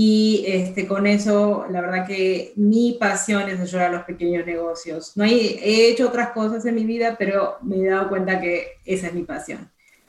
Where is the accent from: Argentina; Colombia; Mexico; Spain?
Argentina; Buenos Aires; Yo soy de Buenos Aires también, pero ay, de la parte oeste.